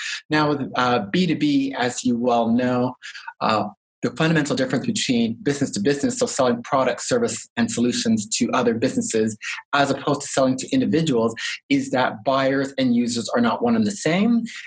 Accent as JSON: {"language": "English", "town": "Toronto", "region": "Ontario", "country": "Canada", "tie": "born or raised there", "also_born_or_lived": "Halifax", "lives_now": "Australia", "said": "I'm originally from Toronto, Canada. So yeah, born and raised in Toronto, did my MBA in Dalhousie in Halifax."}